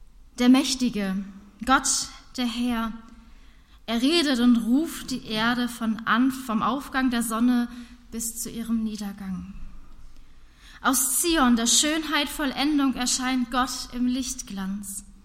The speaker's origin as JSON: {"language": "German", "region": "Northern Germany", "country": "Germany", "tie": "born or raised there", "said": "als Norddeutsche bin ich mit Stürmen ja groß geworden"}